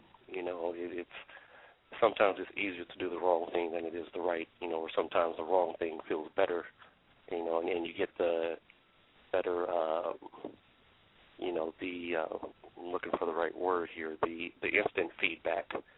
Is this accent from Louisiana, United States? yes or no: no; Greeneville, Tennessee, United States; So at one point I went to live with my grandparents in a little small town called Greenville, Tennessee, and I lived there for a while.